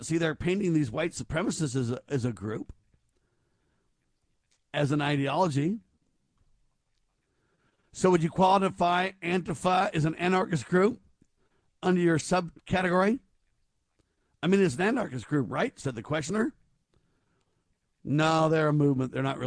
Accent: United States; I'm not a unite the right guy personally. I'm an American.

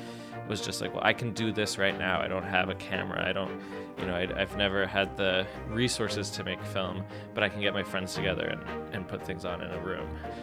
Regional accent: Texas, United States; and I grew up mostly in Texas.

